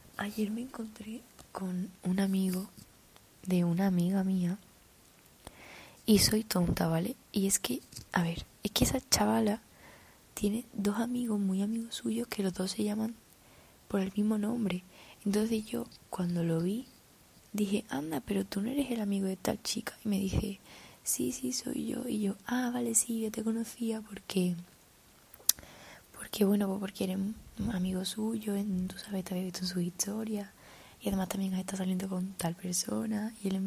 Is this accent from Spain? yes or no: no; England, United Kingdom; Spanish is a second language; soy inglesa